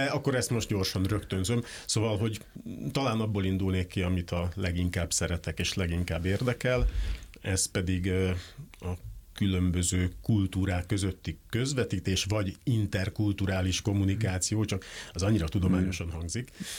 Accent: Hungary; born there; Itt születtem, igen.

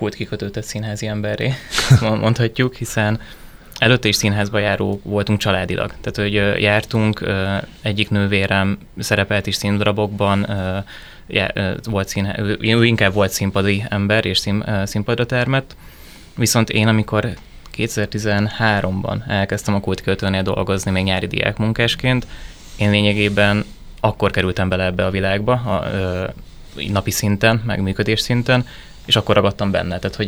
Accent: Somogy, Hungary; én somogyi származású vagyok, és szüleimmel már gyerekként nagyon sokat jártunk

